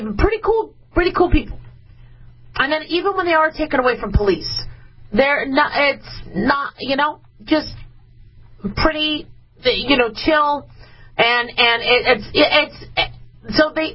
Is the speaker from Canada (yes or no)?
no; United States; we could put flags on our truck, we could show we're American, we love our country